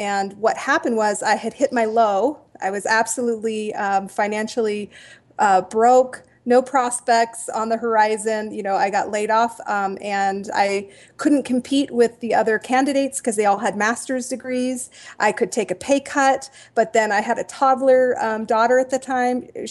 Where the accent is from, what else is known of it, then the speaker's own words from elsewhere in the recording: England, United Kingdom; also born or lived in Japan; I was born in Japan, and then we went several other places, and I ended up in England where I grew up.